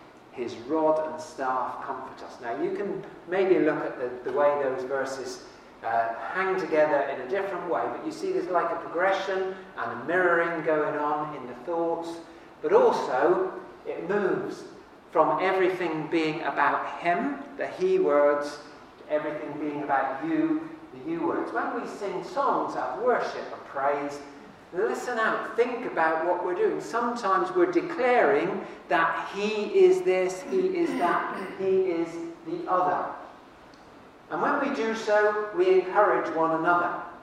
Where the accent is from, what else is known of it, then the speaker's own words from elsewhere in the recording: Swindon, South West England, United Kingdom; So when I was growing up in Swindon, I remember hearing a story